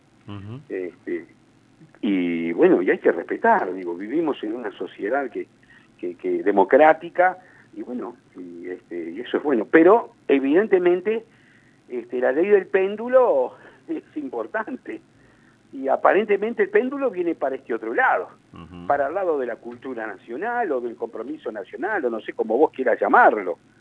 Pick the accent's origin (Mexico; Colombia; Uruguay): Uruguay; Y me gusta como uruguayo, te lo vuelvo a repetir.